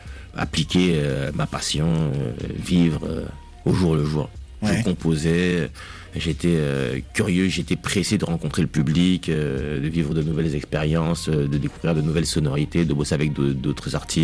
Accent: Brazzaville, Republic of the Congo; also born or lived in Kinshasa, DR Congo / Central African Republic; Je suis Congo de Brazza et de Kin

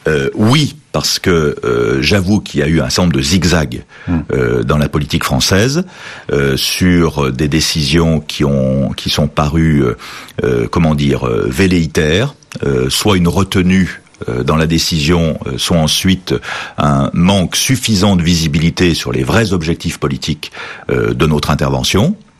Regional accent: France; Moi, je suis français

